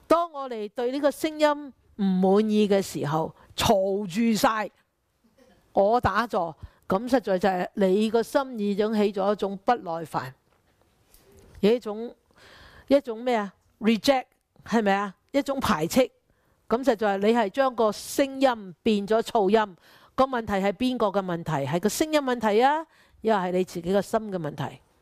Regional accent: China; 我哋中國人講乜嘢？咩咩咩火燒三千丈啊！

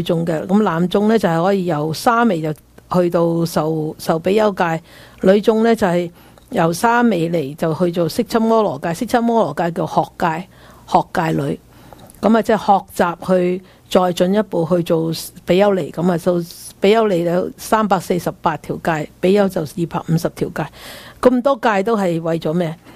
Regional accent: China; 即我們中國人不是經常說浪子回頭怎樣，金不換嘛

